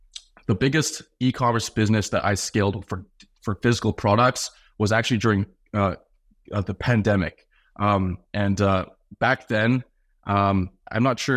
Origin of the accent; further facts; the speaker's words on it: Canada; As a Canadian